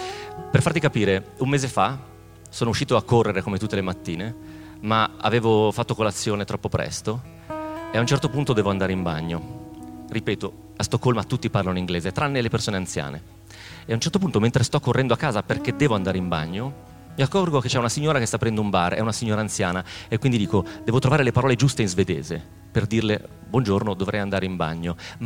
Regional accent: Romentino, Piedmont, Italy; non facciamo sentire che siamo di Romentino, perché a Romentino, lei diceva, avevamo la voce alta, parlavamo in dialetto

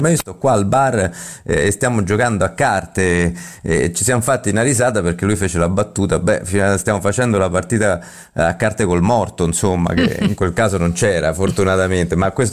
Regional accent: Rome, Lazio, Italy; da 17enne e da romano, speravo di andare a vedere la finale dell'Olimpico con l'Italia.

